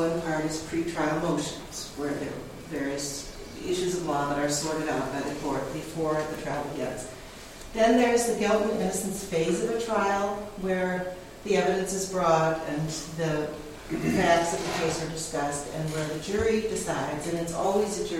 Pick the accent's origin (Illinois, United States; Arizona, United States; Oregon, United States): Illinois, United States; Chicago; I'm from Chicago, and I am going to be teaching tonight in the area of the death penalty